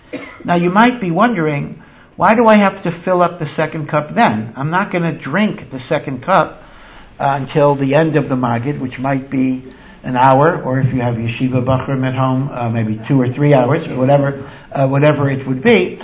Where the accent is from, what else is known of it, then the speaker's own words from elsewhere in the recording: Hartford, Connecticut, United States; I grew up in Hartford, Connecticut